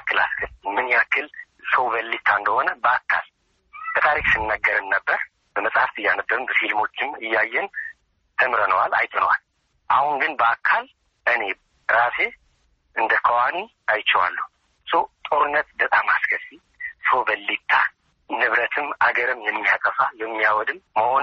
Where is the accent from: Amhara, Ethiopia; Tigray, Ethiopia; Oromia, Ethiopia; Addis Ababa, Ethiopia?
Tigray, Ethiopia; እኛ ከምዕራብ ትግራይ ነን ተፈናቅለን የመጣ ነው።